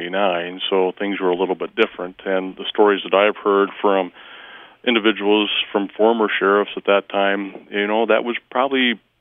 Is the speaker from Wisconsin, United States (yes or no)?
no; Worthington, Minnesota, United States; I grew up in Worthington, which is 30 miles east of here.